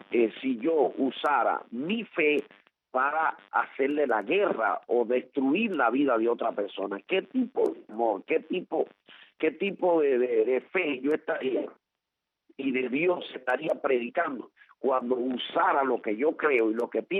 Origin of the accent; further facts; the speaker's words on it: Cuba; ¿por qué yo tengo que aceptar como ciudadano cubano que esta gente que está sentado en la silla del poder